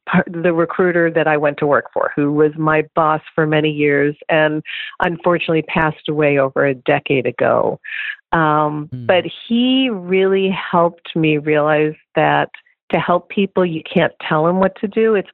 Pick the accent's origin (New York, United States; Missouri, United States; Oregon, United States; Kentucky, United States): Missouri, United States; St. Louis; Well, Rick, I am from St. Louis. I went to college at Tufts University in Boston, then worked for a couple years in retail